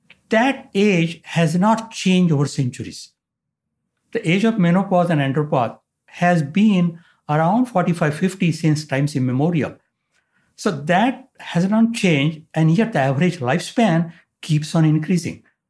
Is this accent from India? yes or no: yes; India; And then it suddenly struck me that what I grew up with in India was that older people are wiser.